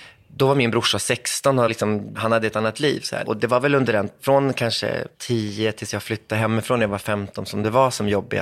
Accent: Täby, Stockholm County, Sweden; min värld i Täby då, där jag växte upp.

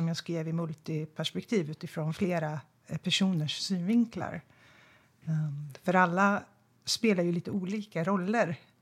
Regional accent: Söderköping, Östergötland, Sweden; moved away as an adult; now in Stockholm, Sweden; Jag kommer från Östergötland, från Söderköping. Men jag flyttade därifrån direkt efter studenten.

